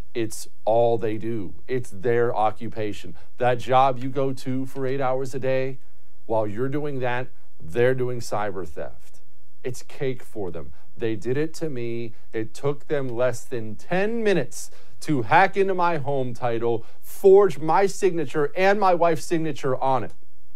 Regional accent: Montana, United States; I remember I grew up in Montana, and it was a common bumper sticker to see, keep Montana beautiful, put a Californian on the bus.

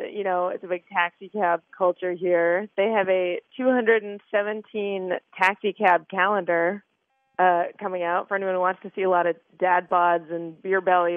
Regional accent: Boston, Massachusetts, United States; I grew up in Boston, and we went to Plymouth Plantation one year for Thanksgiving.

